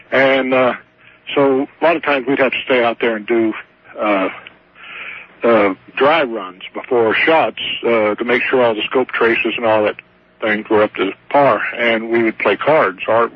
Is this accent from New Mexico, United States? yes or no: yes; Farmington, New Mexico, United States; I was telling Otto about this deal over in Aztec when I grew up in Farmington.